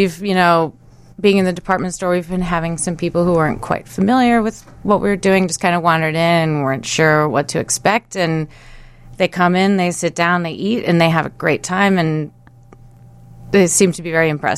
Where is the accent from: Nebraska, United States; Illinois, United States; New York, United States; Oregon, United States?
Illinois, United States; Chicago; I can say, I mean, I am from Chicago, so I'm very excited that we're here now